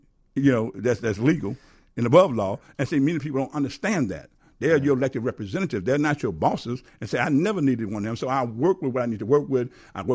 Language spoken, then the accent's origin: English; Chicago, Illinois, United States; Well, as a young man growing up in Inglewood, basically practically all my life, you're seeing changes happening around you